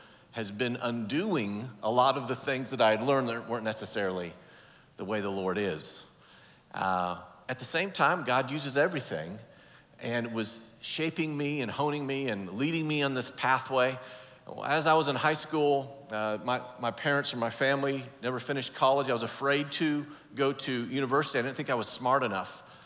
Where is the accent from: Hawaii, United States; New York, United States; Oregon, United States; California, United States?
Oregon, United States; I grew up in Oregon, northeastern Oregon. If you've ever been out there, it's super isolated, middle of nowhere. My county that I grew up in is larger than some states in the United States, but it only has like 28,000 people.